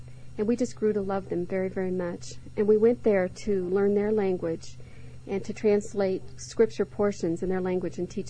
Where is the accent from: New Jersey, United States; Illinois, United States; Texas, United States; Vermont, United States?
Illinois, United States; Chicago; Well, I grew up in Chicago.